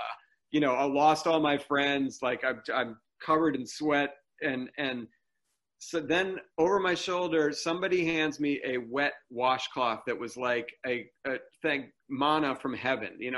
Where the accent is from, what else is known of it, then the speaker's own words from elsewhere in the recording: Boston, Massachusetts, United States; So I happen to be, I'm from the Boston area.